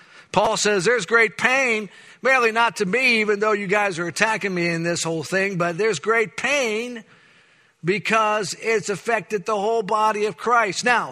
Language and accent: English; United States; because I'm an American, you see.